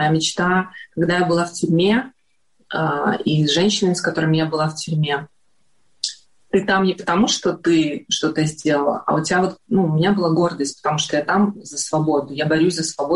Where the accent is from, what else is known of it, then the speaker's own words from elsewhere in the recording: Belarus; не зря у нас деды были партизанами классными, да, как бы, и белорусы знают, что мы сильные партизаны.